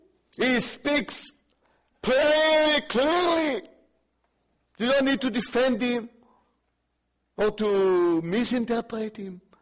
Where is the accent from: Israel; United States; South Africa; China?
Israel; I come from Israel, plenty of Messianic synagogues.